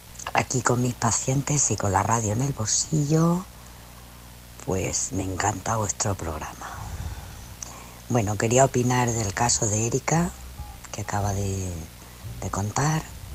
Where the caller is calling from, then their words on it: Almería, Andalusia, Spain; de Almería y estoy trabajando, soy enfermera